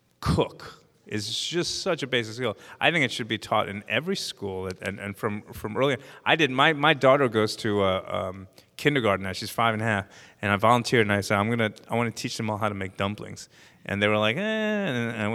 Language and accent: English; Brooklyn, New York, United States; everyone says, I come from Brooklyn, right? And I was like, oh man, that's cool. I'm like, no, you don't understand. Canarsie is not. Yeah. Canarsie is the armpit of Brooklyn, and it always will be.